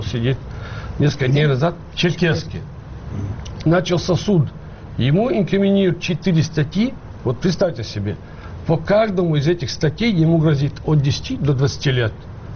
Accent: Grozny, Chechnya, Russia; born there; я знаю чеченцев, я там родился в Грозном.

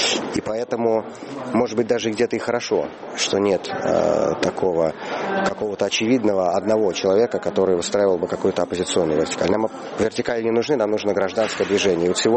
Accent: Moscow, Russia; Я сам москвич в 5-м поколении. Я Москву очень люблю.

